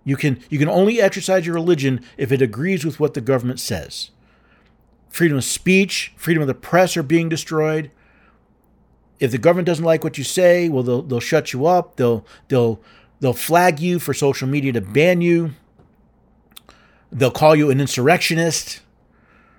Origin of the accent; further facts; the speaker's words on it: New York, United States; I'm from New York. I would love the chance to get back up there, meet some of my old friends, some of my family